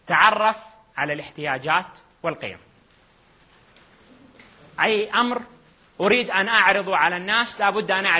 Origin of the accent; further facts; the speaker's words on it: Hejaz, Saudi Arabia; احنا عندنا في الحجاز يقولوا المكاسرة